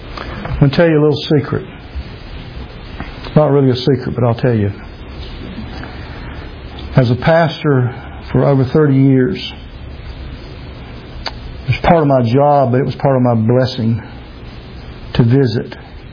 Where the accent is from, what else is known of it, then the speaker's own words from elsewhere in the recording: Georgia, United States; Growing up in South Georgia, in Wayne County, being a person who used to hunt and fish and be in the woods